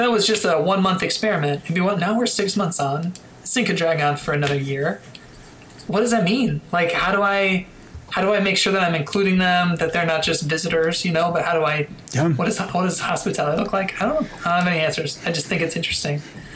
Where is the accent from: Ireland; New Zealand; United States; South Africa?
United States; Chicago, Illinois; now in Los Angeles, United States; because I'm from Chicago, and winter means something different there.